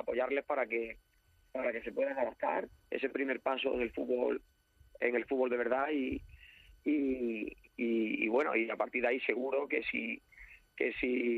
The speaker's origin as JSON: {"language": "Spanish", "town": "Córdoba", "region": "Andalusia", "country": "Spain", "said": "yo soy de Córdoba y siempre hay que tocar un poco"}